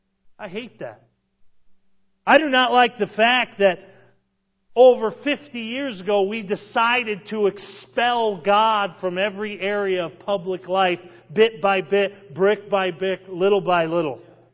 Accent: Massachusetts, United States; As I mentioned, I'm from Massachusetts.

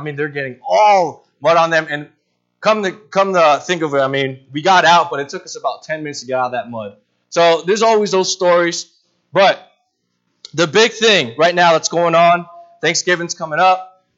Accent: New England, United States; I am from New England, so I'm a New England Patriots fan.

